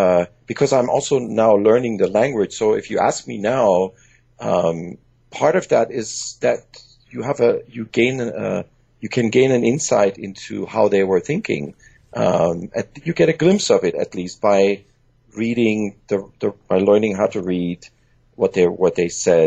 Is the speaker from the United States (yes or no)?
no; Germany; English is a second language; also born or lived in Iran; And just like you, I actually grew up in Germany and in Iran, and English is my third language.